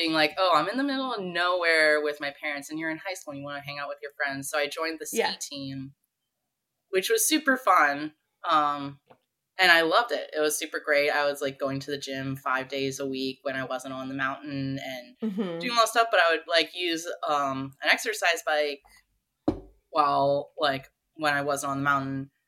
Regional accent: Philadelphia, Pennsylvania, United States; Yeah, so I actually grew up skiing. I'm originally from Philadelphia, and my parents were super into skiing.

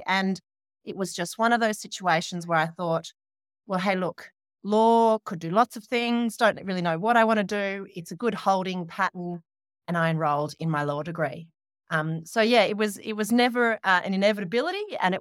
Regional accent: Queensland, Australia; I'm a Queenslander. So I was doing law at UQ.

